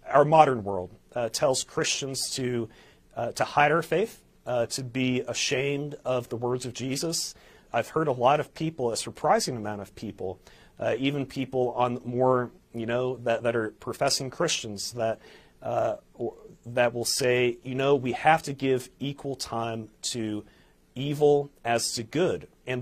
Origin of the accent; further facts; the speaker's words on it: United States; And I'm American and I love our country.